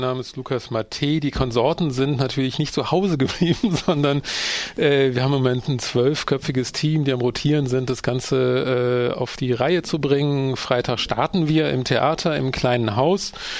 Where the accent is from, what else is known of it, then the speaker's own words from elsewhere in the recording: Berlin, Germany; ich bin aus Berlin